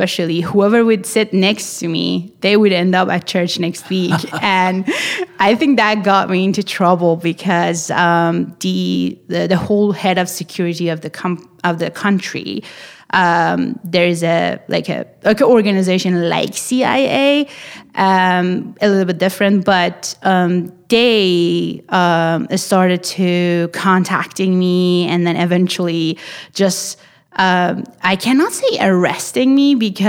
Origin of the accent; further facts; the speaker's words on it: Iran; now in Canada; My background goes back to Iran, and I was born and raised in Iran in a very religious family. Immigrated to Canada in 2013, met my wonderful husband at Willingdon Church, and got married in 2019.